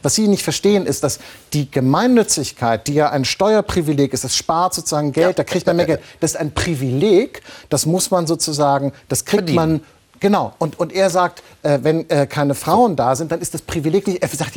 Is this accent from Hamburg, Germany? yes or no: yes; Hamburg, Germany; Ich komme aus Hamburg, verstehen Sie?